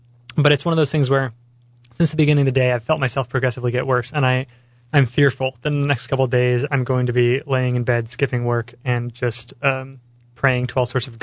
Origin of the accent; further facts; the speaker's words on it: Phoenix, Arizona, United States; And I explained, like, I'm from Phoenix, and we want to get him on the show